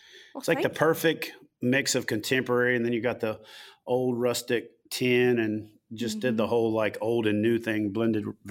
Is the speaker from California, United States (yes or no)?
no; Louisiana, United States; So I grew up in Louisiana, right across from Natchez, Mississippi.